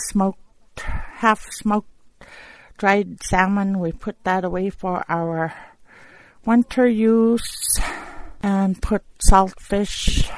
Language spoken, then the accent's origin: English; Crooked Creek, Alaska, United States; I'm from Crooked Creek, Alaska.